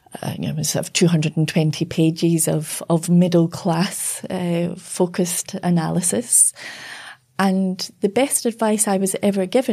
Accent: United Kingdom; growing up in Britain, you know, in the 70s, early 80s.

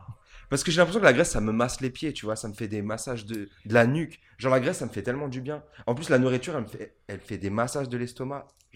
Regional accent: France; je suis français, franco-français.

